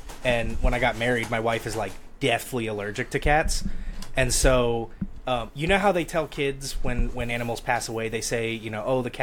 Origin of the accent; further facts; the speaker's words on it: Camden, New Jersey, United States; I mean, granted, I technically wasn't from Philly. I was from Camden. We would cross over to Philly.